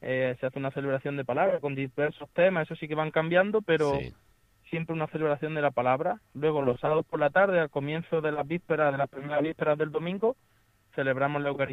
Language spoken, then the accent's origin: Spanish; Pozoblanco, Andalusia, Spain; now in Burgos, Spain; Pues yo soy de Pozo Blanco y empecé en el seminario en Córdoba.